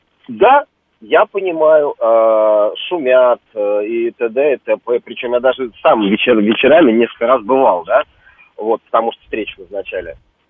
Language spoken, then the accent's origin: Russian; Moscow, Russia; now in Istra, Russia; как и москвич, и не москвич, который уже давно переехал в Подмосковье, да?